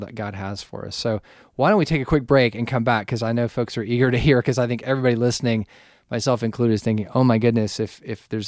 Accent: the South, United States; So, you know, having grown up we were talking about the South before, growing up in the Southern world of the Southern church, Baptist influences.

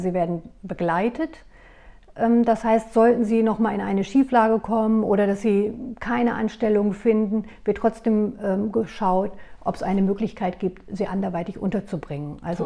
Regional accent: Hesse, Germany; born there; now in Lübeck, Germany; ich bin gebürtig, bin ich aus Nordhessen, also da komme ich aus der Nähe von Korbach. Da aus einem kleinen Ort, lebe aber jetzt in dem wunderschönen Lübeck an der Ostsee und bin dort ganz glücklich und angekommen.

